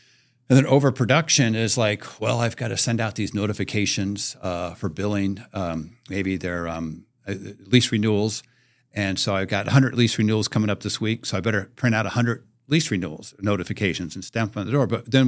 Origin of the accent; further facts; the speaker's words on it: Midwest, United States; I come from the Midwest.